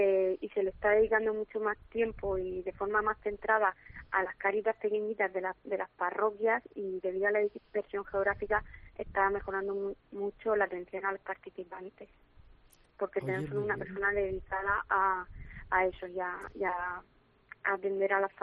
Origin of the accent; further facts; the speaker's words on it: Rafal, Valencian Community, Spain; yo soy de Rafal, del centro, el corazón de la Vega Baja